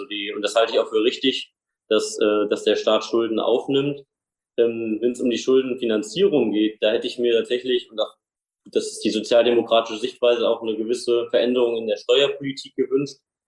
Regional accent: Hesse, Germany; Also ich bin 28 Jahre alt, war auch lange Zeit Kreisvorsitzender der Jusos, mein Kinzig-Kreis, meiner Heimat.

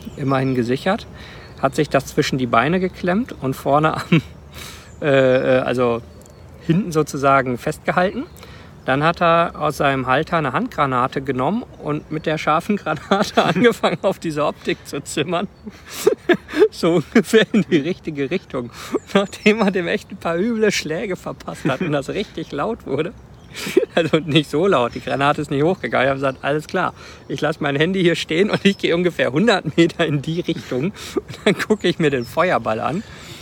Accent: Rwanda; Ich bin ja in Ruanda aufgewachsen.

